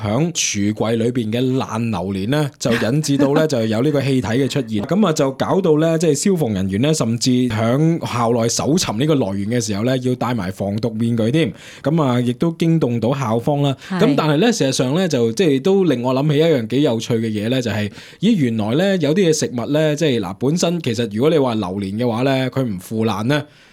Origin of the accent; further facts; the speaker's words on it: China; 其实都唔使讲话咁远啦，我哋中国人成日都话啦